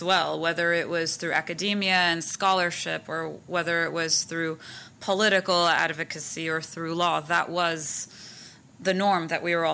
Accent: Armenia; we come from Armenia, which is this tiny country tucked away in the Caucasus

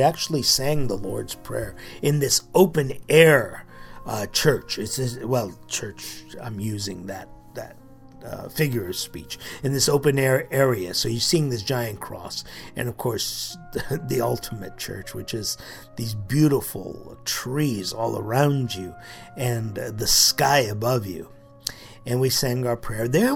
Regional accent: California, United States; I've always said that as far as being a Californian, you know, right in our backyard in the deserts of Arizona and Nevada and New Mexico, we have treasures in the forests up there

